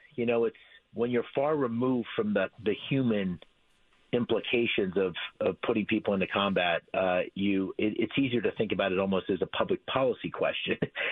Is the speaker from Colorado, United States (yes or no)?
no; Bloomsburg, Pennsylvania, United States; I went to West Point from my hometown of Bloomsburg